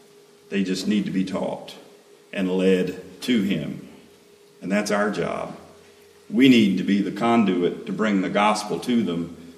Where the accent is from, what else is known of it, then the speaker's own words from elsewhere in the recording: Tennessee, United States; accent: Tennessee; My Tennessee accent comes out when I say that word.